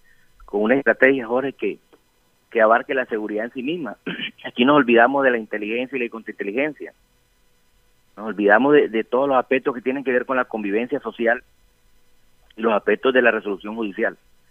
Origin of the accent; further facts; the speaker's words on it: Barranquilla, Atlántico, Colombia; Soy un ciudadano barranquillero más